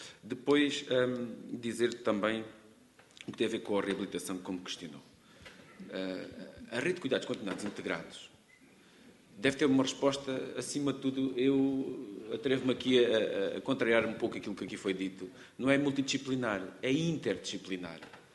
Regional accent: Alentejo, Portugal; accent: Alentejo; olha, vê-se logo que sou alentejano, não é? Pela minha voz, não se ouve, vê-se.

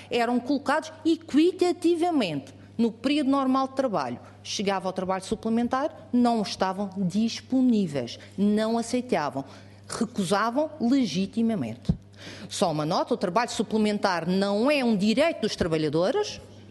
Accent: Portugal; eu sou portuguesa

